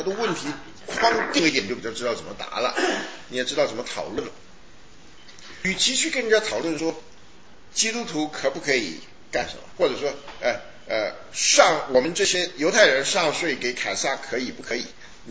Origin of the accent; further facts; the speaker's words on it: China; 因为这是一个我们中国人讲，这是一个伪政权。